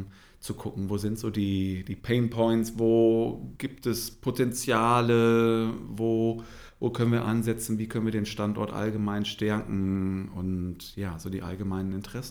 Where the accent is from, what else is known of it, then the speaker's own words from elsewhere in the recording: Rhineland, Germany; born there; moved away as an adult; now in Hamburg, Germany; Seit rund 15 Jahren bin ich in Hamburg, eigentlich gebürtiger Rheinländer.